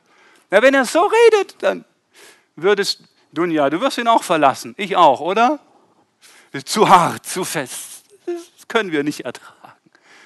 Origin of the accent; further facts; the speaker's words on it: Wurmberg, Baden-Württemberg, Germany; Und ich komme aus Wurmberg. Da gibt es viele Würmer.